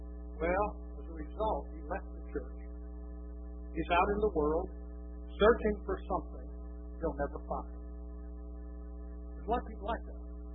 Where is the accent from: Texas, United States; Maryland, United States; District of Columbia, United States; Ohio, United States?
Ohio, United States; We had a neighbor back on the farm. I was raised in Northeast Ohio. Quite a large farm.